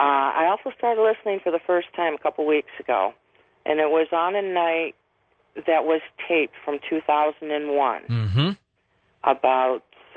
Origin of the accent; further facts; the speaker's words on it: Jamestown, New York, United States; I'm from Jamestown, New York.